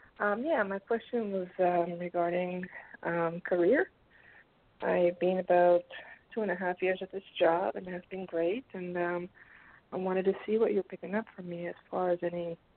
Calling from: New Jersey, United States; Sure, this is … I'm calling from New Jersey.

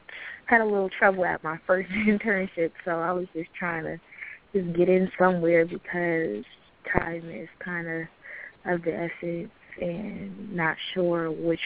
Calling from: Atlanta, Georgia, United States; I'm calling from Atlanta.

